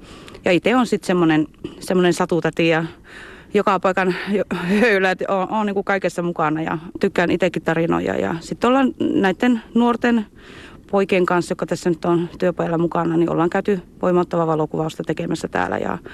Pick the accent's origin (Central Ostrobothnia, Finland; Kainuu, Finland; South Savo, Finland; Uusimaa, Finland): Central Ostrobothnia, Finland; Kokkola; moved away; mä oon itse Kokkolasta tänne muuttanut aikoinaan